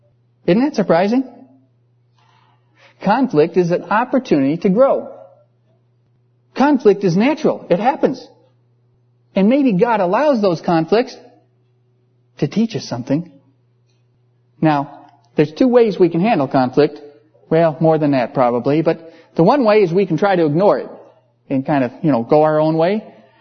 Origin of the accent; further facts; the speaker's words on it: United States; Of course, as an American, I want all kinds of people to love me and accept me, right?